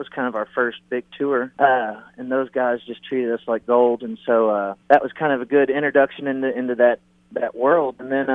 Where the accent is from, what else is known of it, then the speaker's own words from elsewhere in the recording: Texas, United States; and so we're from Texas. We're looking forward to maybe a little cooler weather.